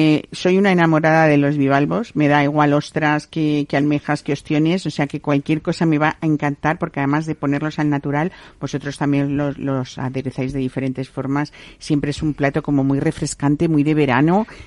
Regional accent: Mexico; Bueno, soy mexicano

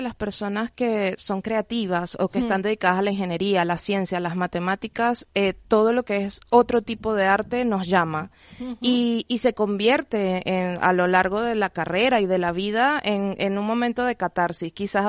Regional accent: Venezuela; Desde niña, desde los 3 años, bailo flamenco y durante toda la vida ha estado presente en Venezuela, de donde soy oriunda.

